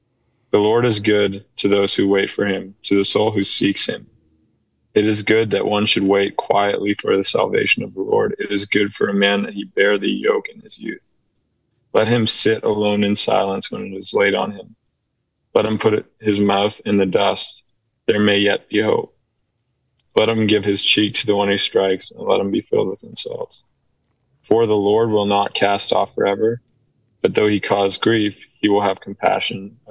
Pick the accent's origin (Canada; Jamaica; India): Canada; Ontario; Yeah, I grew up in Ontario, and then I lived. The only other place I've really lived is I was with this mission in Colorado.